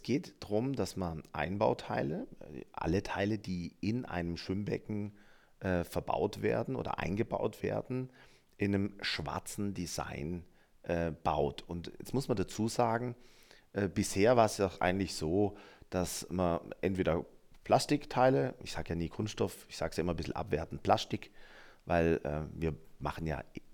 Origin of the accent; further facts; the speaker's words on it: Baden-Württemberg, Germany; Wir können, also in meiner Heimat sagt man, wir können alles außer Hochdeutsch.